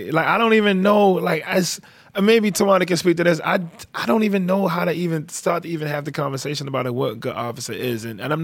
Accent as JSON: {"language": "English", "town": "Baltimore", "region": "Maryland", "country": "United States", "said": "I'm from East Baltimore."}